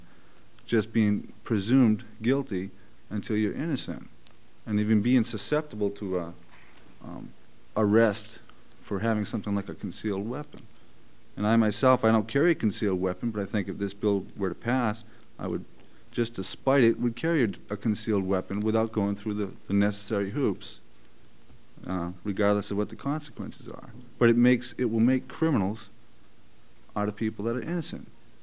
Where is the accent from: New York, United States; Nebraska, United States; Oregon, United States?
Oregon, United States; John Day; I'm from John Day over in the state of Eastern Oregon.